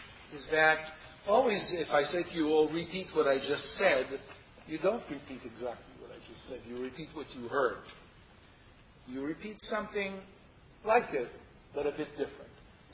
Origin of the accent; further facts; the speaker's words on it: Israel; English is a second language; I'm from Israel. We can't sing it. Israelis do not sing … in any other time, by the way